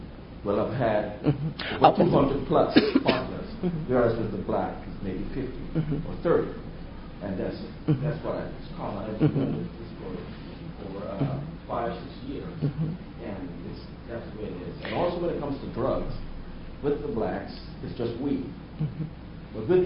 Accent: Houston, Texas, United States; This is not so much a question, but I'm from Houston, mm-hmm. Texas.

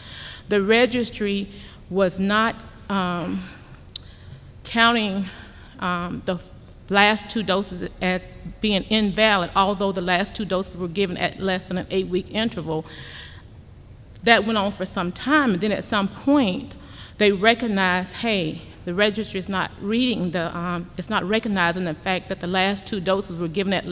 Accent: Augusta, Georgia, United States; from Augusta, Georgia

